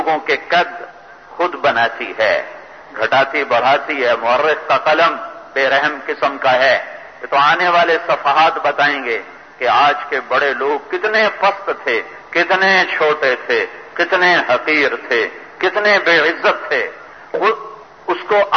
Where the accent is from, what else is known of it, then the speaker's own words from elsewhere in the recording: Multan, Punjab, Pakistan; میرا ضلع ملتان ہے